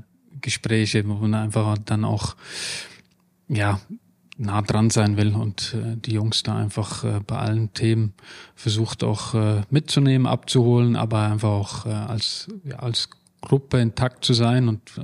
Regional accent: Switzerland; Als Schweizer, da bin ich aber auch ein bisschen parteiisch wahrscheinlich.

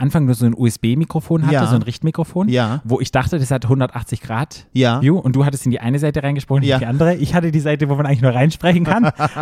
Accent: Berlin, Germany; wir sind Berliner

